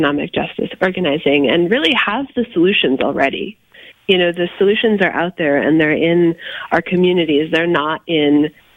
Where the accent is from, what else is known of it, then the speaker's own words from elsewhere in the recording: New Haven, Connecticut, United States; Yeah, I grew up here in New Haven, and I have lived my whole life here.